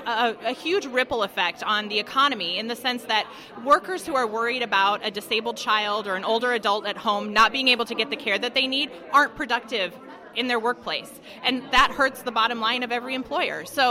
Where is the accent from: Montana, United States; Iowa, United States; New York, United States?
Iowa, United States; I grew up in Iowa. We fund education.